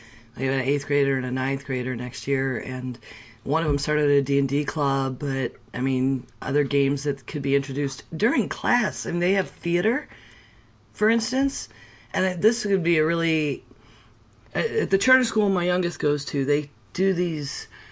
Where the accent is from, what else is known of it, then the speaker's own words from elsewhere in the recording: Buffalo, New York, United States; I'm from Buffalo.